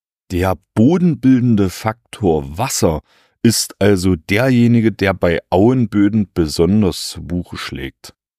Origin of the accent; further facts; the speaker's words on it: Germany; meine Heimatregion, die schöne Dübener Heide